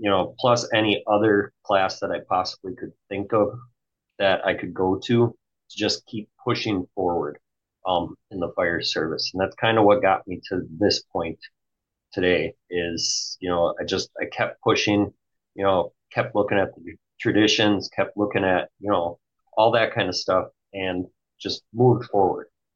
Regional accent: Milwaukee, Wisconsin, United States; prior to moving to Northern Wisconsin, I grew up in the Milwaukee area.

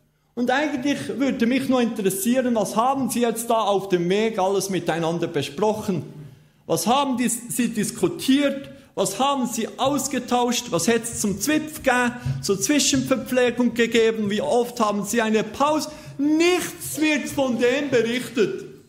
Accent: Bern, Switzerland; wir sind aus Berner und aus Schweizer, ob in Brasilien oder wo auch immer, mit Jesus Christus unterwegs.

